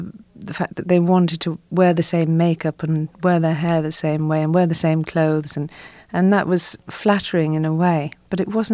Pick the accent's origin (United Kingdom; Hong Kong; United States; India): United Kingdom; Liverpool, North West England; a Liverpool girl trying to emulate that sort of style was something else. I couldn't change my accent to French